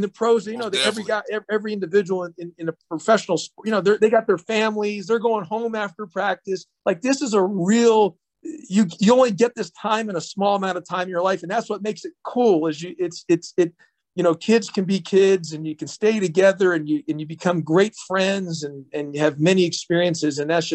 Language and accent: English; Houston, Texas, United States; I grew up in Houston, Texas. I went to all the Houston Astros games